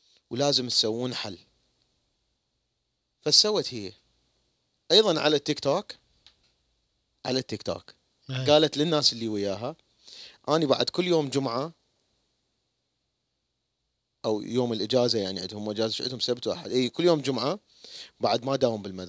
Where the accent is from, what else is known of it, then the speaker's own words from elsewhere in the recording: Iraq; وإحنا عندنا بالعراق كانوا يشاهدون